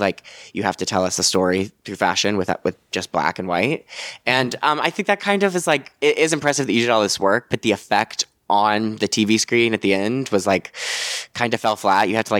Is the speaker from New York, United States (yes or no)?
yes; New York, United States; I've lived in New York my whole life. I'm a New Yorker.